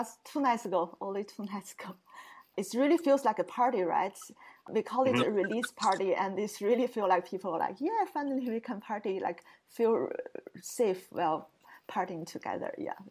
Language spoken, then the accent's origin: English; Canada; first language Mandarin Chinese; English is a second language; It is in Mandarin Chinese, which is my mother tongue. I'm Chinese Canadian.